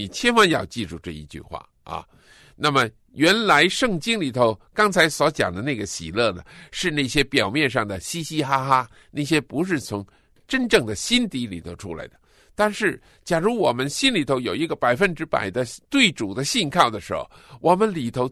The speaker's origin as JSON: {"language": "Chinese", "country": "China", "said": "我们中国人所吃的中药都是很苦的"}